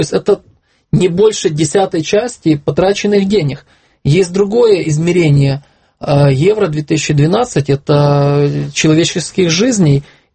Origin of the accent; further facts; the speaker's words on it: Lviv, Lviv Oblast, Ukraine; Ну, мой родной город Львов